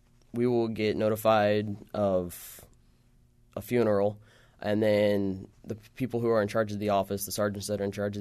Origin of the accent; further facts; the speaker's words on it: Warsaw, Illinois, United States; I'm from Warsaw. It's about an hour west of here where Illinois, Iowa, Missouri meet.